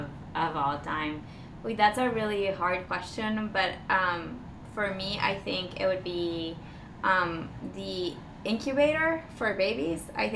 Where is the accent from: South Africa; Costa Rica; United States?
Costa Rica; moved away as an adult; I grew up in Costa Rica. I am born and raised there all my life, all the way through my first degree in computer science.